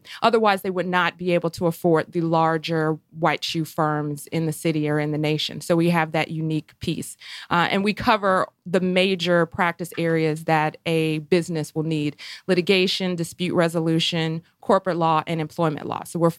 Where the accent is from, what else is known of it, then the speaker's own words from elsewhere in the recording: Ohio, United States; also born or lived in New York; now in Atlanta, United States; I'm originally from Ohio, and I say that Atlanta, if Cleveland and New York had a baby, it would be Atlanta.